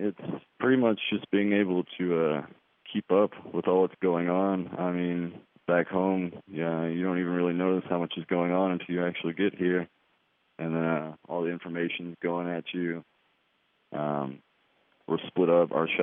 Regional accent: Paris, Texas, United States; Yeah, we worked, we're from Paris, Texas.

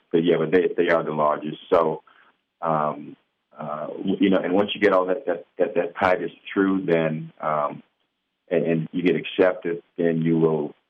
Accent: Greensboro, Alabama, United States; put in there that I'm a native of Greensboro, Alabama?

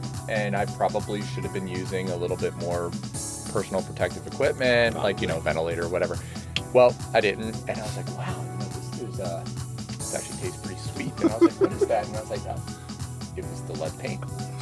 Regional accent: Baltimore, Maryland, United States; I grew up in Baltimore City, and lead paint is

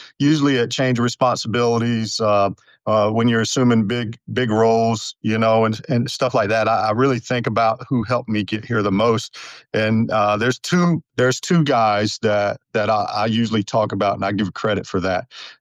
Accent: Montgomery, Alabama, United States; I grew up in Montgomery, Alabama. So you could probably tell with my accent that I'm from somewhere, you know, south of the Mason-Dixon line, and you'd be guessing right.

